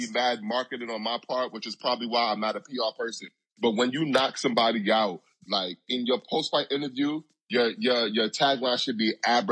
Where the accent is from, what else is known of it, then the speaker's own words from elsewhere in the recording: New York, United States; I'm a Knicks fan. I'm from New York, so, you know, I'm not a fan of the Lakers.